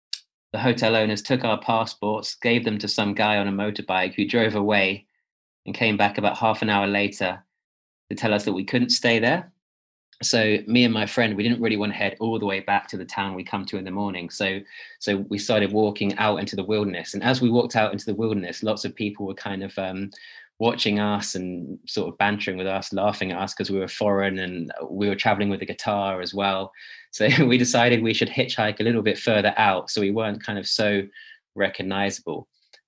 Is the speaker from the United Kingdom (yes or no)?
yes; United Kingdom; We're from Britain.